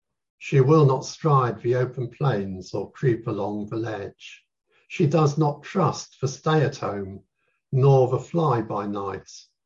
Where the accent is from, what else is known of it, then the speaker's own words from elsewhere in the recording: Jersey; moved away as an adult; now in New Zealand; I migrated in 2005 to New Zealand. Mm-hmm. So that was quite a big move because I've been born and bred in Jersey. So moving from a small island to a bigger island is a bit of a shock to the system.